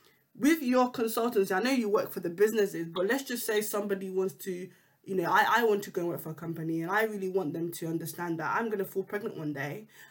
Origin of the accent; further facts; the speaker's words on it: Nigeria; I'm from Nigeria, everybody knows